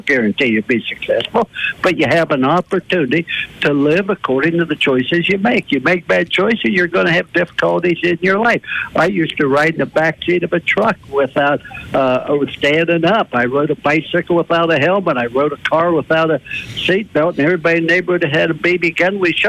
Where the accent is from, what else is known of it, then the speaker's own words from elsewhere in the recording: East Circle, Ohio, United States; Plus, I was raised in East Circle, Ohio, which was 1 mile from the western Pennsylvania border.